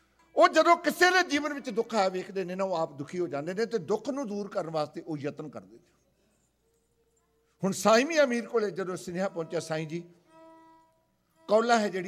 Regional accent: Punjab, India; ਮੈਨੂੰ ਪੰਜਾਬ ਦਾ ਜ਼ਿਆਦਾ ਤਜਰਬਾ ਕਿ ਤੋਂ ਕਿਉਂਕਿ ਮੈਂ ਤਾਂ ਪੰਜਾਬ ਦੇ ਰਹਿਣ ਵਾਲਾ

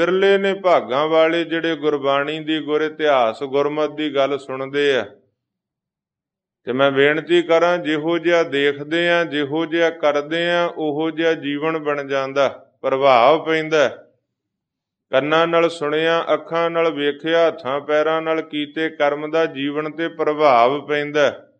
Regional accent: Punjab, India; moved away; ਅਸੀਂ ਇੰਡੀਆ ਤੋਂ ਆਏ, ਪੰਜਾਬ ਤੋਂ ਆਏ, ਆਪਾਂ ਸਾਰੇ ਆਪੋ ਆਪਣੇ ਪਿੰਡਾਂ ਵੱਲ ਝਾਤ ਮਾਰੋ।

